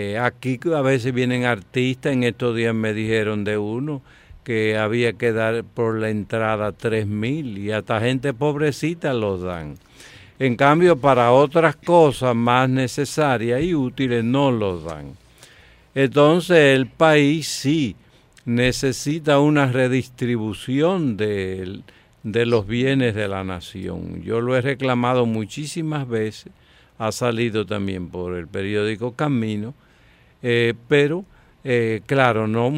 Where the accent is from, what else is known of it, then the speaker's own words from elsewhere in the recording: Tamboril, Santiago, Dominican Republic; Es de mi pueblo natal. Yo soy del condado de Tamboril, Santiago.